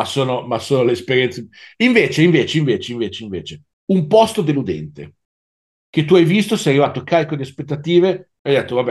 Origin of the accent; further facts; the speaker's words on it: Milan, Lombardy, Italy; da milanese, proprio mi è uscita la frase tipica da milanese